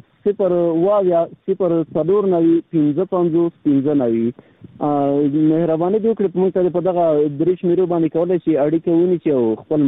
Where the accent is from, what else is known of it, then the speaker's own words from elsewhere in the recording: Herat, Afghanistan; کله کله وای چې زه د هرات یم